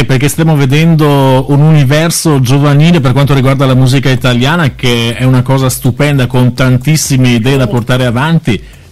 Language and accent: Italian; Veneto, Italy; quello ci auguriamo che tu venga anche dalle nostre parti in Veneto, così riusciamo anche ad incontrarti dal vivo